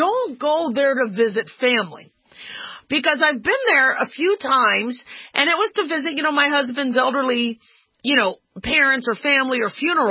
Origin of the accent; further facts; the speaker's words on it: California, United States; born there; I was born in California. Okay, so it's Raiders all the way, and, you know, I just love Hollywood, and, okay, I love California